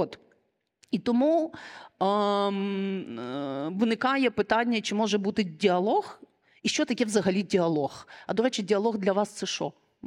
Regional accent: Crimea, Ukraine; now in Kyiv, Ukraine; Я з Криму. До 14-го року я мешкала у Криму і, відповідно, через окупацію виїхала до Києва, живу і працюю там.

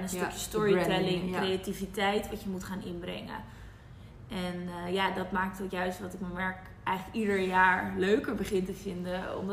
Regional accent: Amsterdam, North Holland, Netherlands; Ik kom dus uit Amsterdam.

